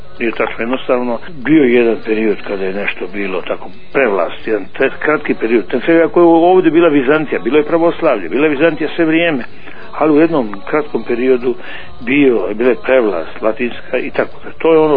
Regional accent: Montenegro; ja sam Crnogorac

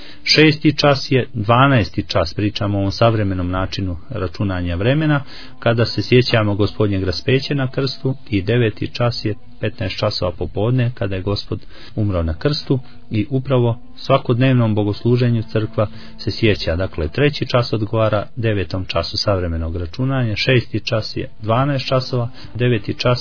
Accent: Montenegro

